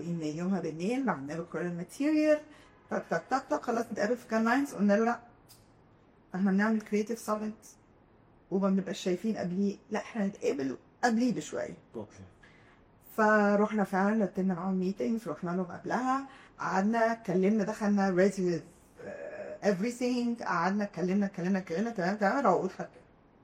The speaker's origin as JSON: {"language": "Arabic", "country": "Egypt", "said": "احنا كمصريين تنكين"}